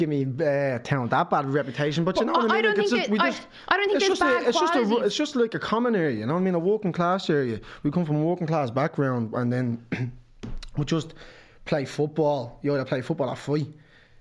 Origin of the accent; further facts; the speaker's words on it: Dublin, Leinster, Ireland; as I was growing up in Ringsend, like, Mikey used to come down and drink down there.